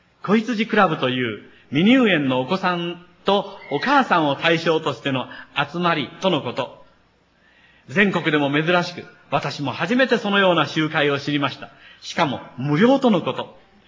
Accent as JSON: {"language": "Japanese", "region": "Kochi", "country": "Japan", "said": "また私と同じ高知県出身ということでですね"}